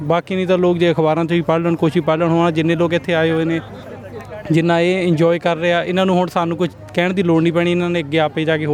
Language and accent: Punjabi; Nawanshahr, Punjab, India; ਅਸੀਂ ਪੰਜਾਬ ਤੋਂ ਜੀ, ਨਵਾਂਸ਼ਹਿਰ ਦੇ ਕੋਲ ਪਿੰਡ ਆ ਜੀ ਸਾਡਾ।